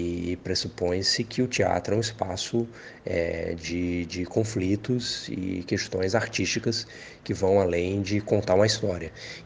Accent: Natal, Rio Grande do Norte, Brazil; also born or lived in Rio de Janeiro; Eu sou de Natal, no Rio Grande do Norte. E depois eu fui fazer vestibular no Rio de Janeiro, na Unirio, para direção teatral.

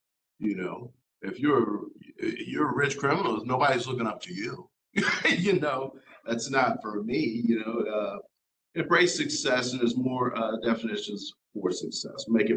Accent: Wyoming, United States; now in Houston, United States; And I'm actually originally from Wyoming, but I've lived here for the majority of my life. So you can say I'm a Houstonian

